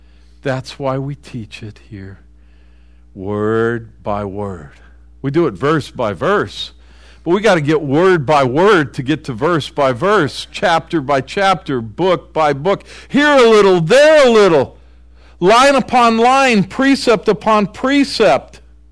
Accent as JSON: {"language": "English", "country": "Canada", "said": "I'm Canadian. I'm speaking to all you Canadians now, eh?"}